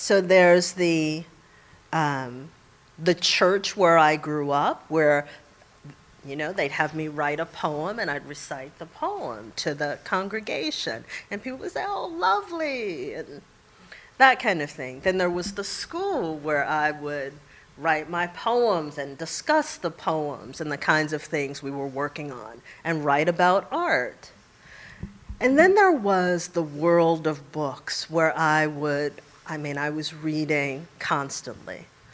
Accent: New Orleans, Louisiana, United States; also born or lived in Illinois; I'm from New Orleans, or I grew up in New Orleans. I was born in Illinois. I speak with the voice that my mother read to me in.

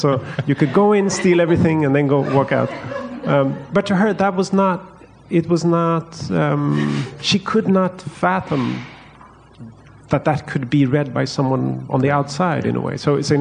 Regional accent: Stockholm, Stockholm County, Sweden; English is a second language; You know, we in Stockholm, my hometown, every space is linked to economics.

